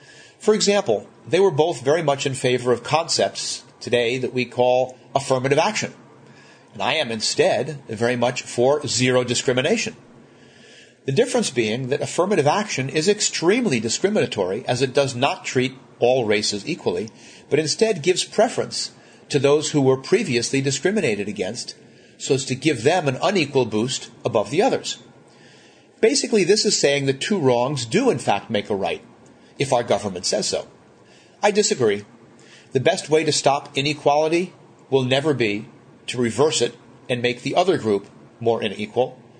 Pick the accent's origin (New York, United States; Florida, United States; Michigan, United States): New York, United States; New York City; While growing up in New York City, I attended the Walden School, William J. O'Shea Junior High